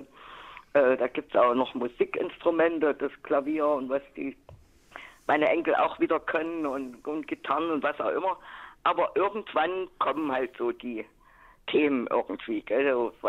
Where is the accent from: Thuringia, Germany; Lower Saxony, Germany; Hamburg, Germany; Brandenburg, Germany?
Thuringia, Germany; Jena; Ich bin im Juli 73 Jahre alt geworden. Mhm. Ich komme aus Jena.